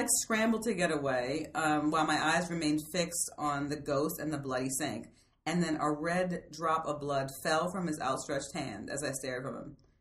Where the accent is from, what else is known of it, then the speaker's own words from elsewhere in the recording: the South, United States; It freaks me because I grew up in the South, you know, people's, you've been to my mom's house.